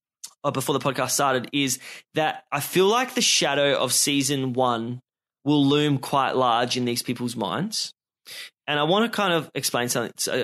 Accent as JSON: {"language": "English", "country": "Australia", "said": "Like I'm Australian"}